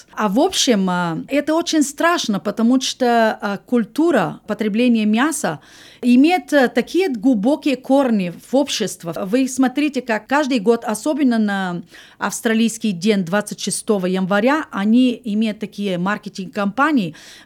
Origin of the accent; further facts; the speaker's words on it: Bulgaria; Russian is a second language; в Болгарии, я из Болгарии, до перестройки, как-то называется. В 79-м году я тогда была, наверное, в 8-м классе. И мой русский из этого времени.